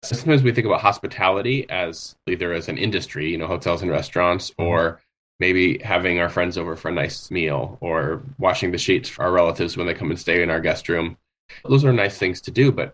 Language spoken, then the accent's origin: English; United States; the culture I was raised in the United States, when we grew up, strangers, people who are unknown to us as a potential threat.